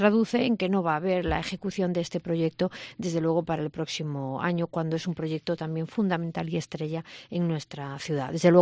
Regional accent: Galicia, Spain; como gallegos

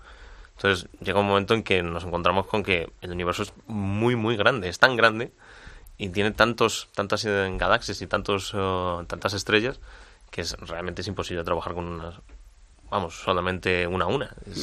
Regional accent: Madrid, Community of Madrid, Spain; yo soy de Madrid

